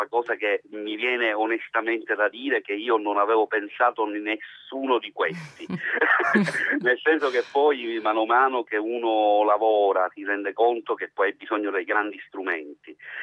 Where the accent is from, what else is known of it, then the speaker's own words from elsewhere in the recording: Palermo, Sicily, Italy; Io sono nato a Palermo, quindi ho vissuto un'infanzia felice e infelice